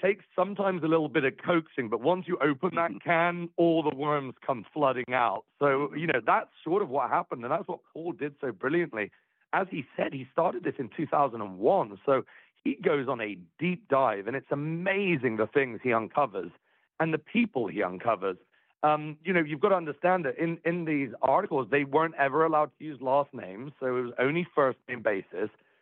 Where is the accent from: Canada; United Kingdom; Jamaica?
United Kingdom; England; now in United States; You know, I'm from England originally, so I was coming over.